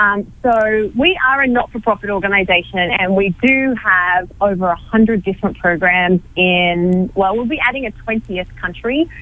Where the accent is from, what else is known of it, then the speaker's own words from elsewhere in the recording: Victoria, Australia; I grew up just outside of Melbourne.